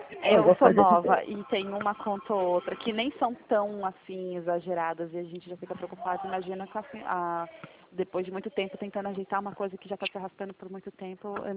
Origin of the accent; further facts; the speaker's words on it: São Paulo, Brazil; eu sou daqui do interior de São Paulo